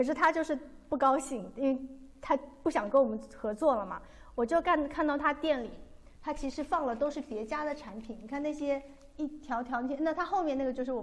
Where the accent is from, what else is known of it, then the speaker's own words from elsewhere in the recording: Hangzhou, Zhejiang, China; 他前脚回到杭州，我是杭州人，他回到杭州